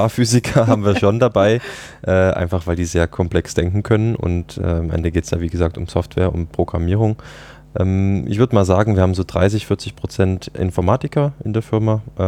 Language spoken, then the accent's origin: German; Dresden, Saxony, Germany; als ich zurück nach Deutschland gekommen bin, zurück in meine Heimatstadt Dresden